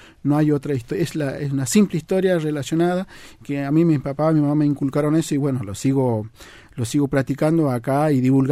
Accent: Jujuy, Argentina; Como jujeños y como argentinos queremos que nuestros hijos y nuestros nietos que vayan sabiendo de lo que qué historia tuvo nuestro país.

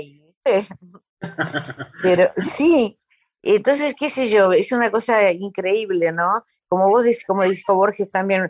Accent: Buenos Aires, Argentina; yo me crié en Floresta

